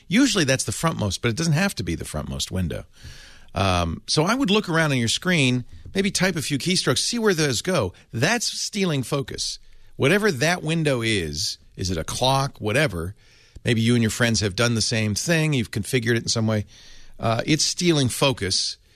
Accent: Providence, Rhode Island, United States; You know, it makes me mad because I grew up in Providence and never snowed.

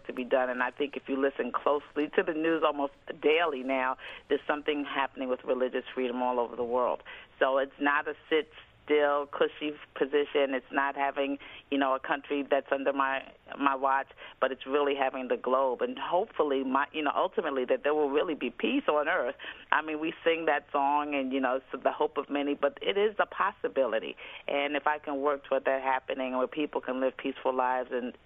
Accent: New York City, New York, United States; also born or lived in Harlem / Bronx; I grew up in New York City. I'm a native New Yorker, born in Harlem, raised both in Harlem and the Bronx. My parents were Southern, and they were part of the Black migration in the Civil Rights era, who moved to New York.

